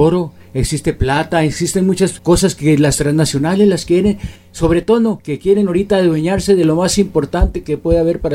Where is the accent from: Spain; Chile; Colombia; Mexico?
Mexico; porque eso es lo que nosotros somos los mexicanos.